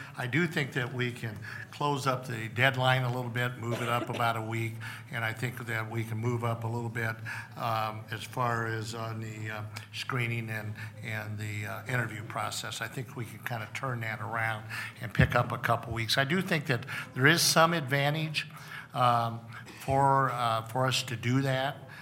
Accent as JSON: {"language": "English", "region": "Midwest", "country": "United States", "said": "I'm from the Midwest, so I can say the word crop."}